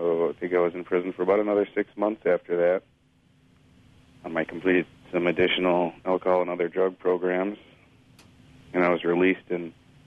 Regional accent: New Lisbon, United States; Well, I wound up in prison when I was 19. I grew up in New Lisbon, a pretty small town.

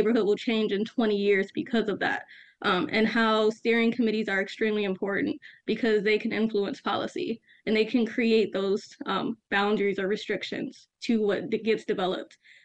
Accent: Milwaukee, Wisconsin, United States; So I think for me, growing up in Milwaukee, I've always been interested in how can I not only influence the way that the city changes

